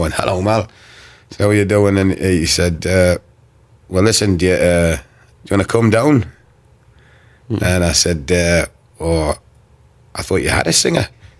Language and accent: English; Newcastle, North East England, United Kingdom; Newcastle brown ale, where I come from. And I felt really comfortable straight away because they knew I was from Newcastle